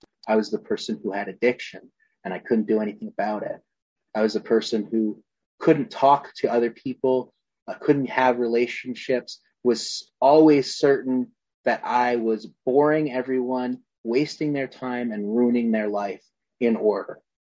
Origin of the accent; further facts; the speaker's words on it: Alberta, Canada; My folks were both immigrants to Canada. I grew up in outside of Calgary in a very small town, less than 500 people.